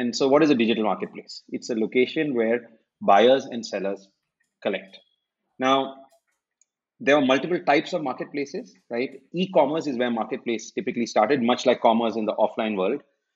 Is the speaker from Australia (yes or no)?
no; Mumbai, Maharashtra, India; Sahil and I come from Bombay and our Hindi is not particularly strong.